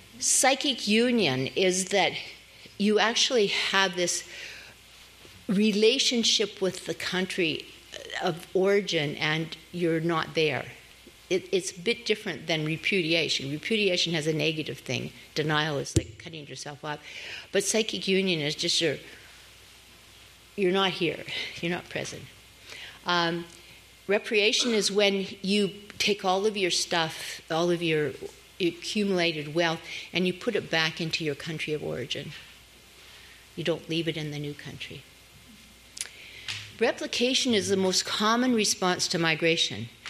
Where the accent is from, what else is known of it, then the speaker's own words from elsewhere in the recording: Canada; My parents came from Denmark, and I used to call myself a Danish Canadian. And then in Denmark, I realized that I was, as the French say, a Canadian of Danish origin.